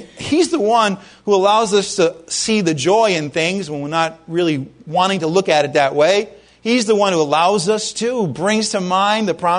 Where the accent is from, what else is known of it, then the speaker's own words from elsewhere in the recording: Ireland; I'm Irish. What can I tell you?